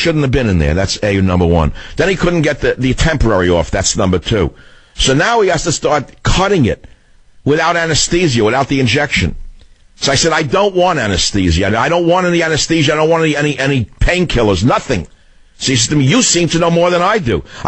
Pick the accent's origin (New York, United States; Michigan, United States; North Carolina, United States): New York, United States; I was a little boy. I felt safe as an American. There were Nike missile batteries on my street corner. I lived in Queens in an attached house in New York.